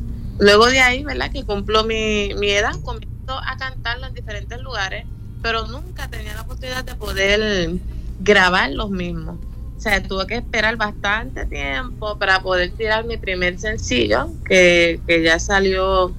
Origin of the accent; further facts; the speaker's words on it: Puerto Rico; soy de acá, natural de Puerto Rico. Dios nos ha permitido, ¿verdad? Somos nacidos, criados en el Evangelio.